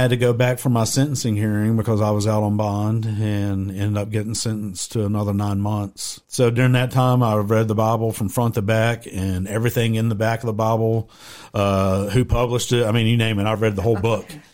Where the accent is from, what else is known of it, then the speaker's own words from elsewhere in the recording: Tennessee, United States; Whenever we lived in Tennessee, I was raised in Tennessee